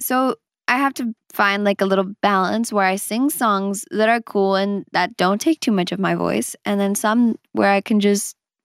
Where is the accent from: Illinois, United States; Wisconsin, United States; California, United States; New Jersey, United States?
California, United States; Los Angeles; born there; And I'm like, yes, I was born in Los Angeles. That's good that you know that. But like, it doesn't take from me being Mexican or not.